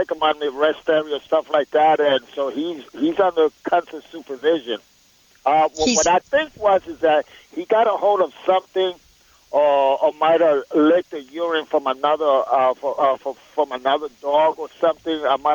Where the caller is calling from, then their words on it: Springfield, Missouri, United States; Springfield, Missouri.